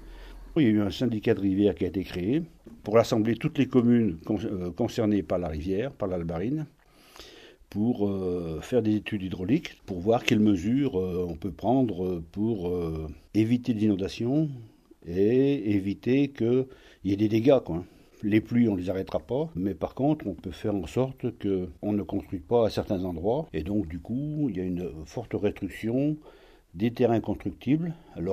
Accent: Saint-Rambert, Auvergne-Rhône-Alpes, France; born there; Je suis né à Saint-Rambert

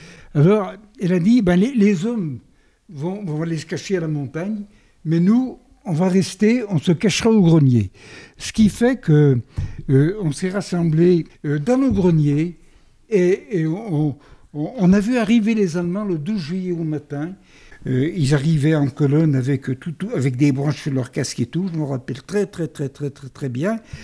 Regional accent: Cerdon, Auvergne-Rhône-Alpes, France; born there; Je suis né bien sûr à Cerdon. Je suis né en 1936.

